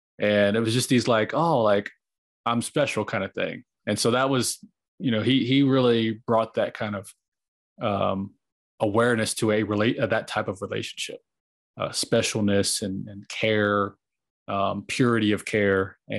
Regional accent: Oklahoma, United States; We did events, and like I grew up in Oklahoma.

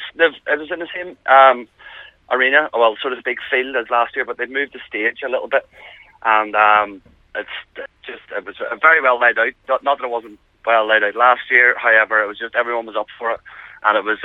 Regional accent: Bangor, Northern Ireland, United Kingdom; the last time I saw them was here, obviously my hometown, so that was really special.

